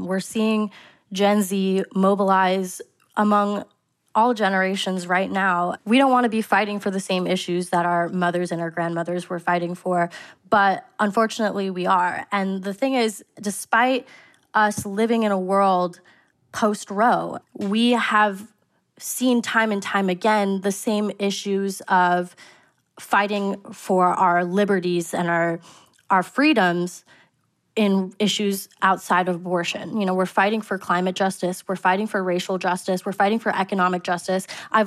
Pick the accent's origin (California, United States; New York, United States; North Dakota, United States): California, United States; Well, I grew up in Northern California